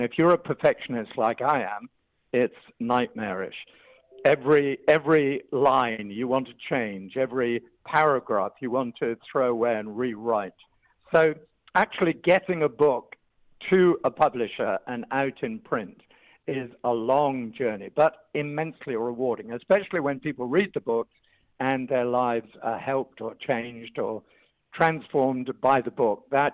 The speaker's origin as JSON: {"language": "English", "region": "England", "country": "United Kingdom", "moved": "as an adult", "lives_now": "Australia", "said": "I came from England originally, but I was asked to come to Australia just for 2 years in 1990. And here we are 33 years later."}